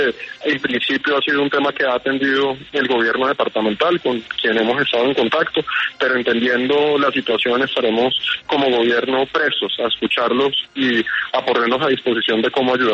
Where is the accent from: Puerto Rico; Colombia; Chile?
Colombia; un día que nos una a todos como colombianos